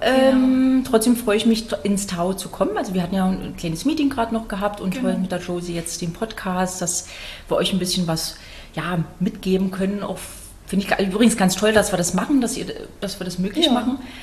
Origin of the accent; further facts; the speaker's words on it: Cottbus, Brandenburg, Germany; ich komme eigentlich aus Cottbus in Brandenburg, wenn die meisten kennen, ist halt nicht so weit. Und bin da geboren und bin zur Schule gegangen und das ist halt zu Hause. Also da fährst du hin und kennst jede Ecke fast.